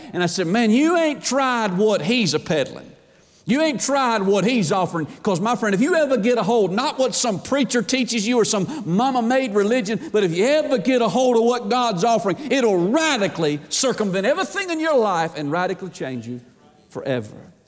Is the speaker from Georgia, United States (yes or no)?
yes; Atlanta, Georgia, United States; I grew up in Atlanta, going to Georgia Tech.